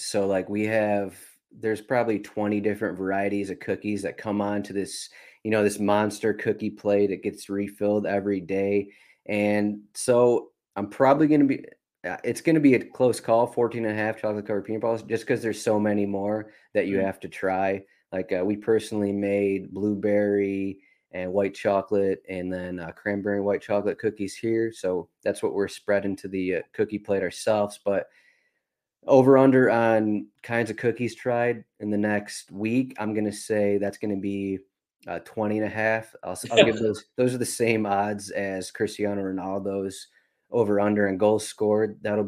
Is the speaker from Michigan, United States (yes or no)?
yes; Michigan, United States; So I grew up in Michigan.